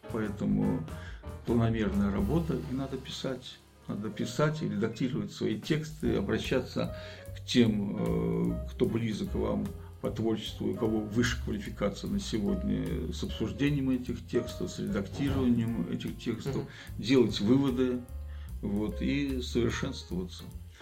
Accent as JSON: {"language": "Russian", "town": "Novostroevo", "region": "Kaliningrad Oblast", "country": "Russia", "tie": "born there", "said": "в поселок, где я родился, в Озерском районе Новостроево"}